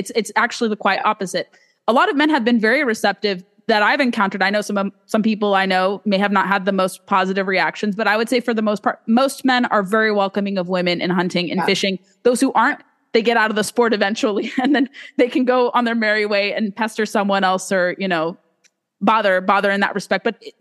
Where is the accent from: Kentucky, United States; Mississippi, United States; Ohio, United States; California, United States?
California, United States; Like California, my home state, put a moratorium the year before I was born in 1990.